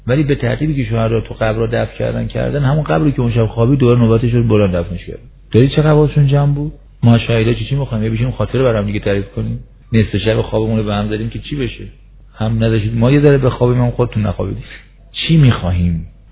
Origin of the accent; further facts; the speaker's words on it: Qom, Iran; ما قمی هستیم دیگه. بعد از دعا پیاده آروم آروم میرفتیم گلزار شهدای قم